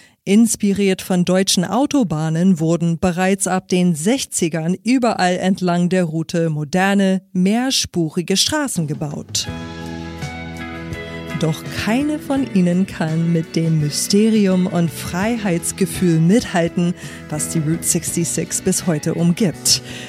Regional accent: New York, United States; stammen die Rutschen ja aus dem mittlerweile nicht mehr existenten Wasserpark Waterslide World meiner Kindheit in Upstate New York.

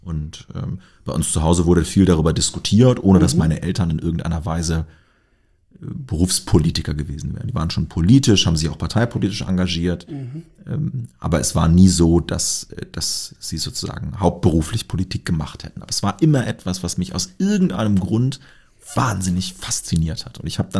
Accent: Lower Saxony, Germany; Also ich stamme aus Niedersachsen und bin auf einem kleinen Dorf aufgewachsen, wo wir seinerzeit hingezogen sind, weil meine Mutter dort einen neuen Job bekam. Und das war dann relativ früh das Lebensumfeld, in dem ich groß geworden bin. Also sehr ländlich, sehr niedersächsisch.

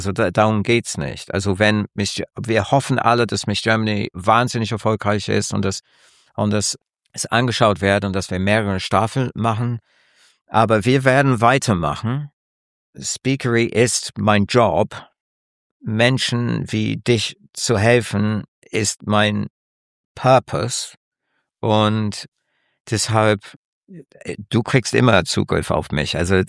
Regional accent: United Kingdom; German is a second language; Man merkt, ich bin Brite, man hört es raus, aber ich musste auch jahrelang lernen, wie man auf Deutsch präsentiert.

